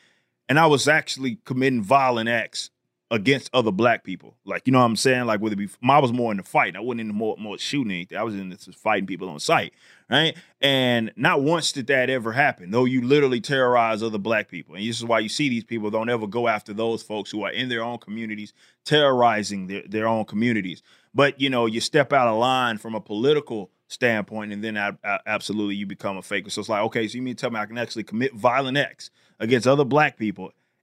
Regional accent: Dallas, Texas, United States; I was raised from Oak Cliff, Texas, right, or, you know, around here in South Dallas.

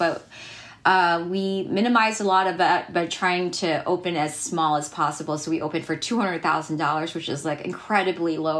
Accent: United States; Like, this is my country. I'm American, and so I was always aware that even though I'm American, I'm always going to be considered like other, you know.

